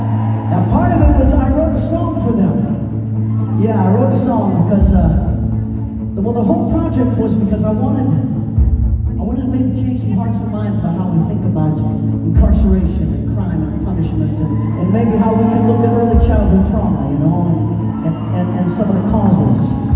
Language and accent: English; Leavenworth, Kansas, United States; I come from Leavenworth, Kansas, and when you hear Leavenworth, sometimes you think of prisons. I grew up with 5 prisons within 20 miles of me. It was part of the life there.